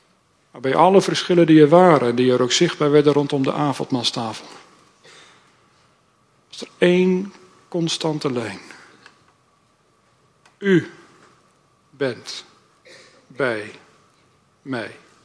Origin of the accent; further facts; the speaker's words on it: Gelderland, Netherlands; ik ben opgegroeid op de Noordwest-Veluwe. En achteruit de wijk waar ik opgegroeid ben, daar beginnen al de Veluwse bossen, de zandverstuiving.